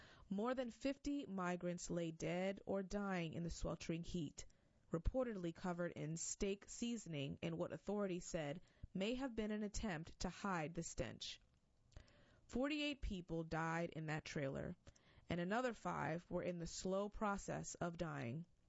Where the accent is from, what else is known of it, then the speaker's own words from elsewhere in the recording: Miami, Florida, United States; As a Latino kid born and raised in Miami, I've known about the threats of a warming world for as long as I've been alive.